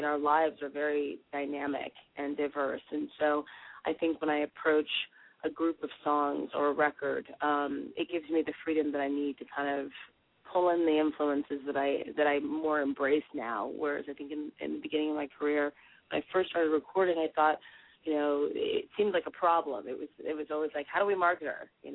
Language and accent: English; Southern United States, United States; especially growing up in the South, I mean, my friends listened to … and, you know, country western music and, you know